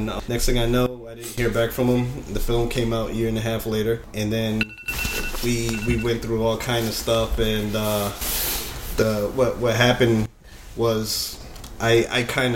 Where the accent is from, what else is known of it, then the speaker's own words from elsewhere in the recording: Bronx, New York, United States; born there; Well, I was born in the Bronx.